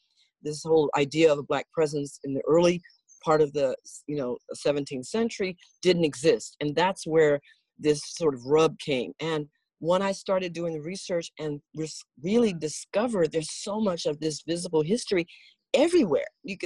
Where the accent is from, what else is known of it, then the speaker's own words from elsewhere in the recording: San Francisco, California, United States; I grew up in the Fillmore District. So I was surrounded always very keenly aware of Black power movements, but yet not really feeling connected to it because my heritage was not African-American. It didn't originate in the United States.